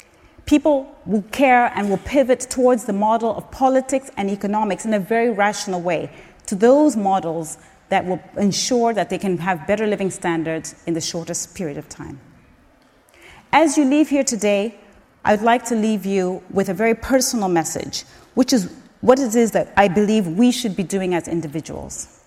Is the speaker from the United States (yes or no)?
no; Zambia; I was born and raised in Zambia in 1969.